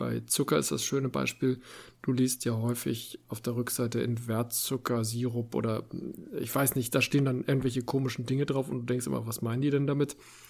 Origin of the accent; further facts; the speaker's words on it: Schleswig-Holstein, Germany; So, ich komme aus Dithmarschen, ich muss das ein bisschen kritischer bewerten.